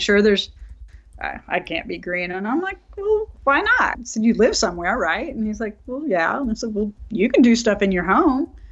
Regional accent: Oklahoma City, Oklahoma, United States; moved away as an adult; also born or lived in St. Louis; So I live in Oklahoma City now. I'd been in St. Louis for over 3 decades and just recently moved. I grew up in Oklahoma City, but it's a really different place from when I left many years ago.

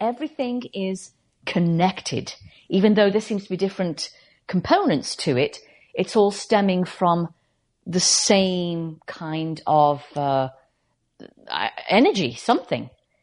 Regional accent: United Kingdom

